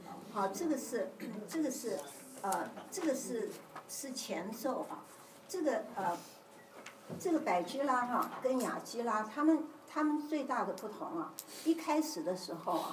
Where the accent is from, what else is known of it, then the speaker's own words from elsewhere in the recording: China; 所以你知道我们中国人常常是中国人在一起啊，就比较开心。